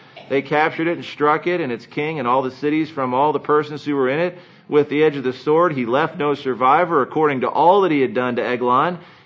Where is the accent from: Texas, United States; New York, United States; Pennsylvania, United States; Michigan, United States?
Pennsylvania, United States; I grew up near Gettysburg, and that's the bloodiest battle that the Civil War had